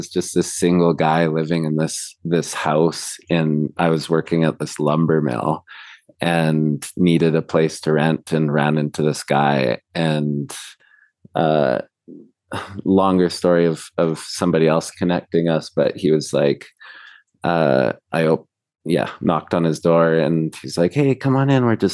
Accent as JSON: {"language": "English", "country": "Peru", "tie": "born or raised there", "moved": "yes", "lives_now": "Canada", "said": "because I grew up in Peru and we're kind of living in, you know, regular old Canada"}